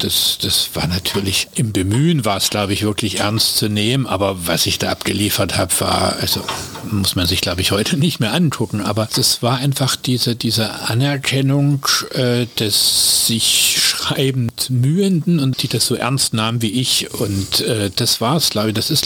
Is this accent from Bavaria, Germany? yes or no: no; Dresden, Saxony, Germany; Ich bin in Dresden geboren und da eben auch zur Schule gegangen.